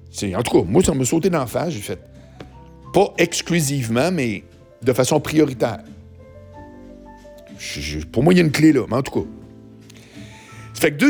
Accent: Charlesbourg, Quebec, Canada; Ça rappelle quand j'étais petit à Charlebourg, où y a, de la neige, il y en avait en tabarouette.

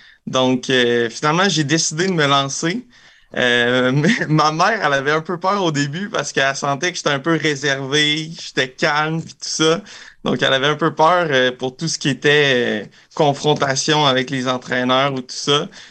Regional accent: Quebec, Canada; comme un peu tous les Québécois, je pense que j'ai commencé par du soccer

